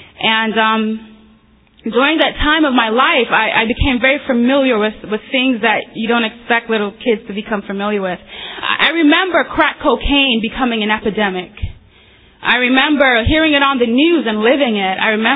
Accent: New York, United States; English is a second language; also born or lived in abroad; old in 1979 when I came, so there is no accent. You will not detect anything. You know, I remember growing up in New York, my mother would say to me, she discouraged us from having an accent.

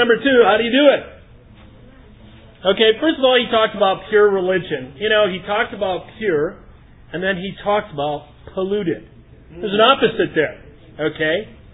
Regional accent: Madison, Wisconsin, United States; don't know me … I came from Madison, Wisconsin. My wife and family moved here to be a part of this awesome group.

